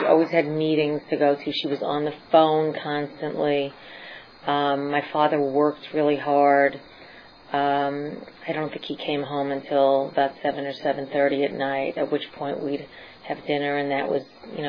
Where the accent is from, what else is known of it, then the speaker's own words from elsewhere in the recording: New York, United States; I grew up in New York, as you can hear, and I grew up in a Jewish family with very unhappy parents